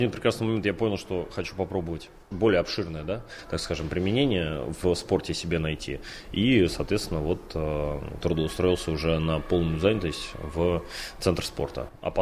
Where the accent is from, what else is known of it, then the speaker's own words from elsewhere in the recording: Russia; И тем более я родился в Приморском районе, живу тут всю жизнь.